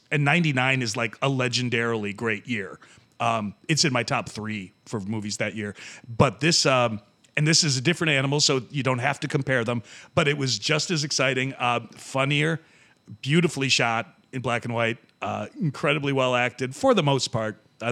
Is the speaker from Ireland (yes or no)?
yes; Ireland; I could be making more movies here in my home country of Ireland